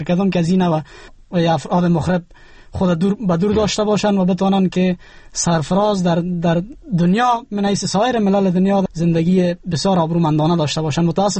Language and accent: Persian; Afghanistan; ما افغان هستیم، از افغانستان هستیم